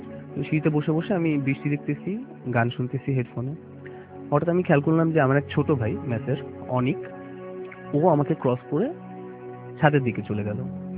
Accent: Dhaka, Dhaka Division, Bangladesh; আমি ঢাকা পল্টন থেকে এসেছি।

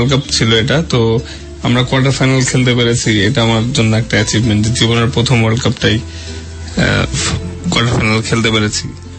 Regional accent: Dhaka, Dhaka Division, Bangladesh; আমি ঢাকা মোহাম্মদপুরের ছেলে, আমি এখানের স্থানীয়।

